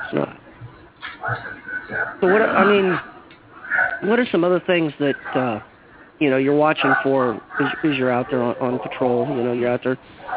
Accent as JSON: {"language": "English", "region": "Ohio", "country": "United States", "said": "That don't mean nothing to me. I'm from Ohio."}